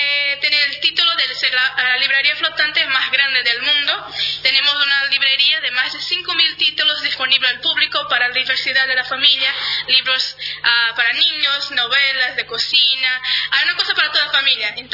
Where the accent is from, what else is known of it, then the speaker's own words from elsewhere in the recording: Brazil; Spanish is a second language; Yo soy de Brasil.